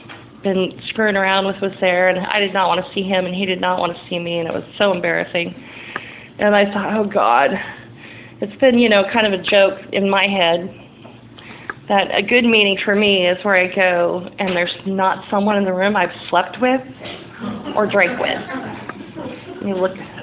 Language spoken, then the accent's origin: English; Taft, California, United States; And then we grew up in Taft in the oil field, so in a trailer. So I'm Okie redneck oil field trash.